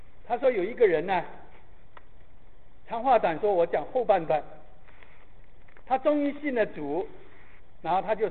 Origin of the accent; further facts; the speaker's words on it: China; 我们中国人说覆水难收，破镜难圆